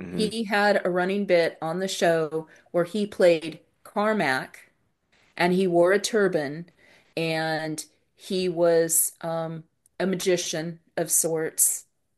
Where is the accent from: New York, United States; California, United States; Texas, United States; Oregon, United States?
California, United States; So I grew up in California and we did take family trips up north.